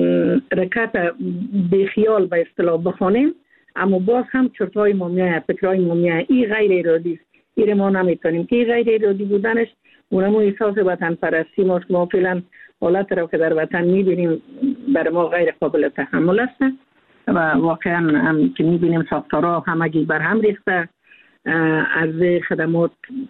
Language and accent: Persian; Afghanistan; هر یک ما افغان هستیم، احساس بسیار خوب داریم، احساس بسیار قوی داریم برای وطن ما